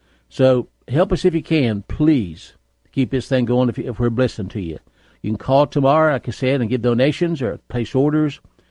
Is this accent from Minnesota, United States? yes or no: no; West Virginia, United States; folks, I'm just a hillbilly. I'm not much of a speaker by any means. I barely speak English because I come from West Virginia.